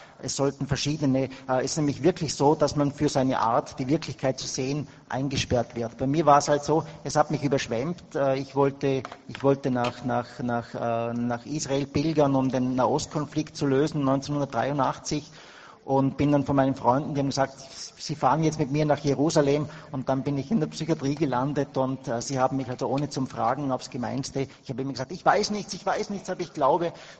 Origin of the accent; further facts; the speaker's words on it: Vorarlberg, Austria; ich komme aus Vorarlberg, ein sehr schönes Bundesland von Österreich.